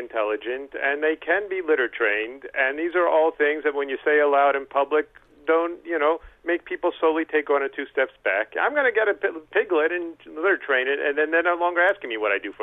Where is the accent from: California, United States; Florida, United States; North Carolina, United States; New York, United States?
New York, United States; And I grew up on Long Island, hence why I sound like this.